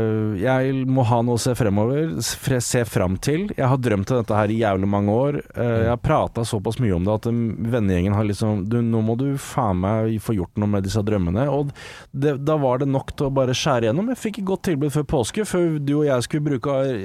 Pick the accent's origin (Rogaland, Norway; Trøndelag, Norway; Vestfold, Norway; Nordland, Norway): Vestfold, Norway; Horten; Jeg kommer fra Horten, jeg er 36 år gammel.